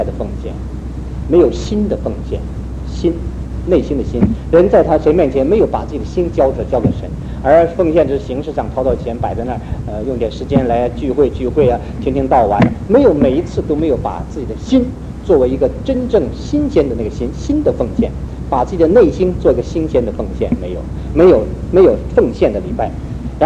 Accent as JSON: {"language": "Chinese", "country": "China", "said": "因为我们中国人这个民族很良善，我们从小被训练都是被教导"}